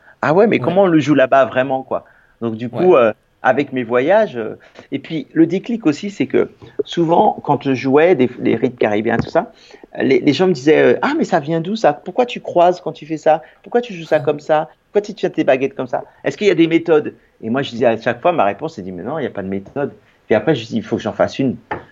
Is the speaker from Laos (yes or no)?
no; Paris, Île-de-France, France; moi, je suis né à Paris, j'ai grandi à Paris.